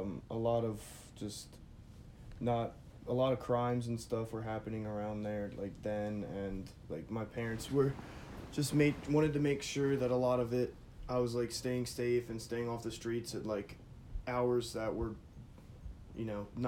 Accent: Baltimore, Maryland, United States; I grew up with that, and I grew up in Baltimore, and in the beginning, we didn't really live in the best type of neighborhood

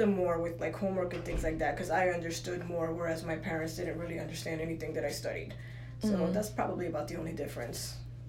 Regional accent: Passaic, New Jersey, United States; born there; I was born in Passaic, New Jersey.

